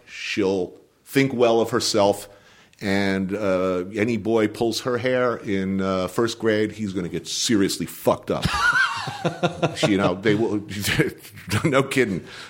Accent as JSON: {"language": "English", "region": "New Jersey", "country": "United States", "tie": "born or raised there", "said": "And I grew up in New Jersey, but people didn't look like that and where I came from."}